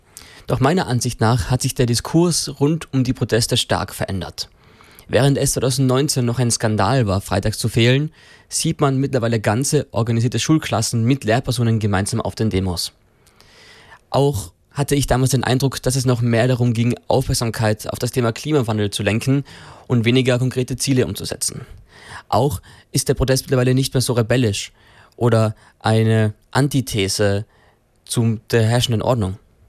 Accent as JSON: {"language": "German", "town": "Innsbruck", "region": "Tyrol", "country": "Austria", "tie": "born or raised there", "said": "Auch in Innsbruck, meiner Heimatstadt."}